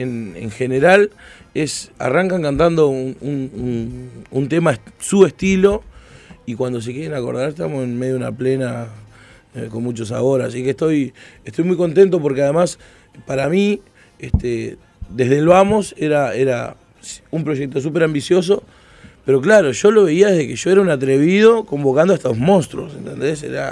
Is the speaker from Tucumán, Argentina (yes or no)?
no; Buenos Aires, Argentina; Y claro, él es de Villa Dolores, y yo soy de Palermo.